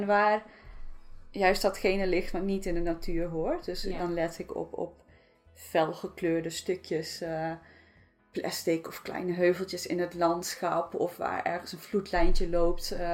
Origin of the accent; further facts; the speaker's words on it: Friesland, Netherlands; ik ben opgegroeid in Friesland, dus ook altijd bij het water.